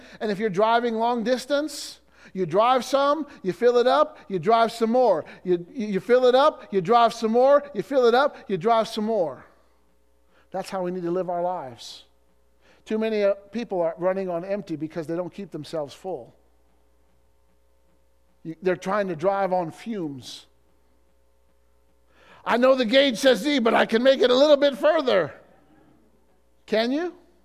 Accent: Illinois, United States; By my house growing up in Illinois, there were three or four truck stops within 5 or 6 miles of each other.

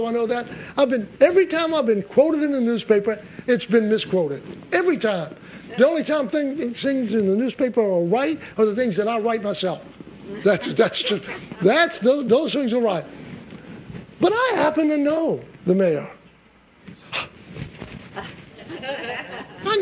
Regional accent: United States; It's not important that I'm an American.

